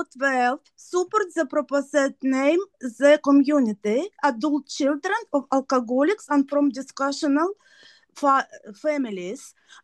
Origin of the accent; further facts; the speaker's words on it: Ukraine; I am from Ukraine.